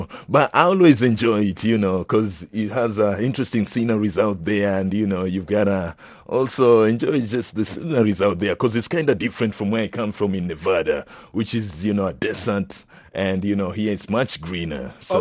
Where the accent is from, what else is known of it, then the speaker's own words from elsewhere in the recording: Kenya; I come from Kenya